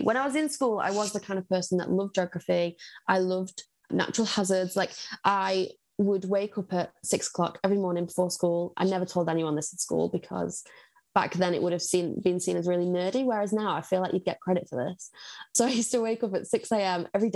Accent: Blackpool, North West England, United Kingdom; So I grew up in Blackpool, which is an incredibly poor seaside town, if you don't know. So I was raised in a very working class family

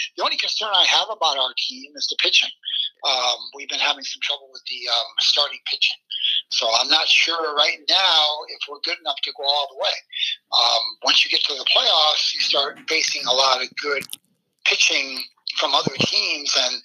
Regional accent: Virginia Beach, Virginia, United States; I'm about maybe 6 miles from your location. So it's always a pleasure to talk to somebody in my hometown.

